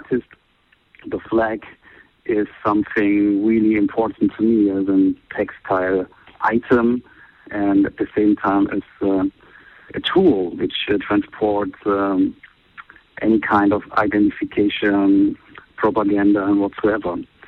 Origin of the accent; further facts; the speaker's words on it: East Germany, Germany; And I'm coming from East Germany, so also we have a lot of flagpoles around there because of our socialist past.